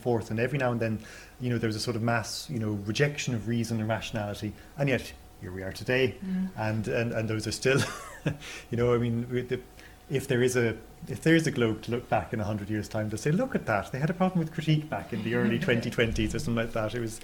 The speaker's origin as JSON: {"language": "English", "country": "Ireland", "said": "And I'm from Ireland, and people there do claim occasionally that there's a different form of criticism in its poetry and in its political tradition"}